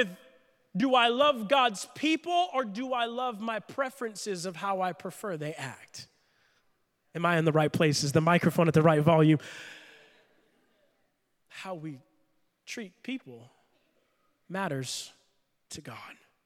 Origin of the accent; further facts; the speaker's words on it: Florida, United States; I'm from Florida. Forgive me if that's not proper to say in Michigan, okay?